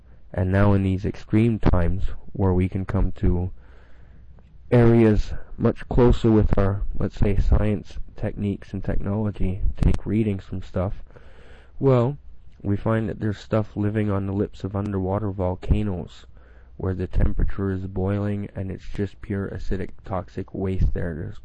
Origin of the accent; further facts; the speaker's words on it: Canada; I come from Canada. So, supposedly, we were the ones with the big hole over us.